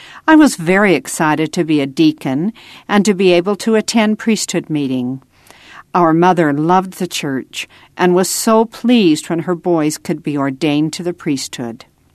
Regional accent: Randolph, Utah, United States; born there; I was born in Randolph, a little town in the mountains of northern Utah.

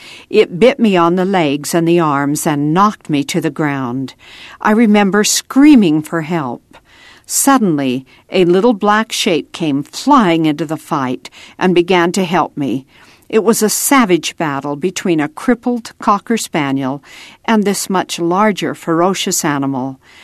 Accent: Randolph, Utah, United States; born there; I was born in Randolph, a little town in the mountains of northern Utah.

